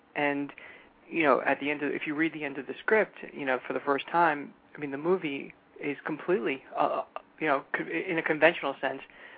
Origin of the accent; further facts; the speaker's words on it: Brooklyn, New York, United States; You know, I'm from Brooklyn and grew up in New York all my life.